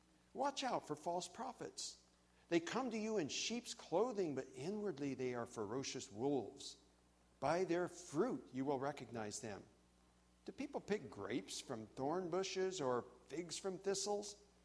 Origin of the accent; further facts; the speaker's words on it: Tukwila, Washington, United States; I said, well, actually, I'm from Tukwila.